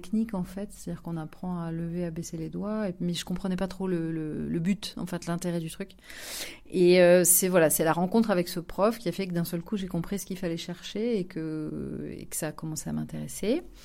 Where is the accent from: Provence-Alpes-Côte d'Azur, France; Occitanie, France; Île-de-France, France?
Provence-Alpes-Côte d'Azur, France; Nice; Moi, je suis niçoise d'origine, donc je suis du sud de la France. J'ai commencé le violon donc au conservatoire de Nice, j'avais 7 ans.